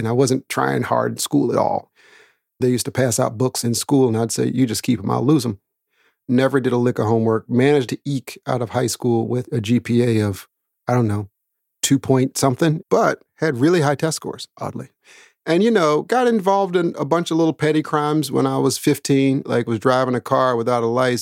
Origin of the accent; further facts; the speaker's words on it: Daytona Beach, Florida, United States; born there; I was born in Daytona Beach, Florida.